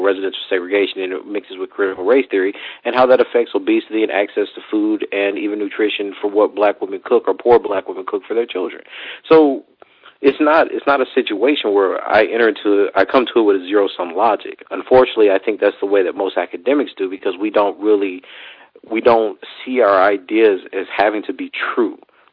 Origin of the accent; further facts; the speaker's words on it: Louisiana, United States; if I go talk to my mom or my aunts, we're from Louisiana, right? Small, poor town in Louisiana.